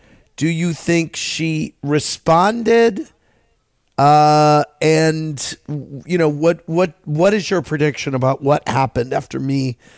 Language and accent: English; St. Louis, Missouri, United States; Y'all know I'm from St. Louis. Y'all know I'm a big Cardinals fan.